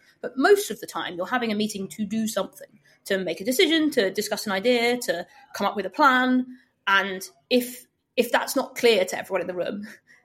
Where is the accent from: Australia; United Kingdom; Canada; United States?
United Kingdom; that's very nice, but I'm British, so I can't take a compliment.